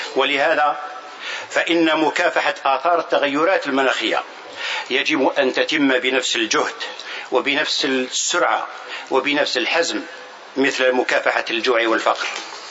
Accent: Algeria; توليها بلدي الجزائر لمنظمتكم الموقرة

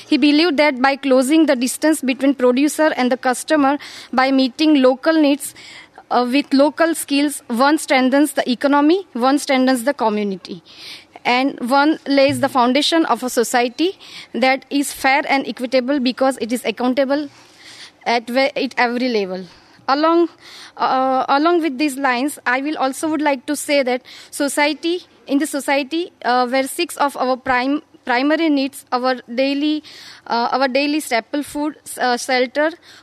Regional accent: India; I'm from Seva, India.

